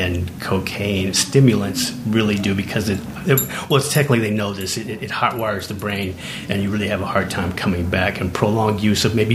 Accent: Wisconsin, United States; born there; I was born in Wisconsin, mm-hmm. and my father's a linguist.

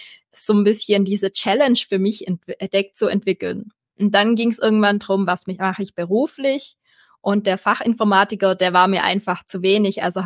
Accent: Baden-Württemberg, Germany; accent: Swabian; Ich komme aus dem Schwabenländle, wie man vielleicht hört, aber ich strenge mich an.

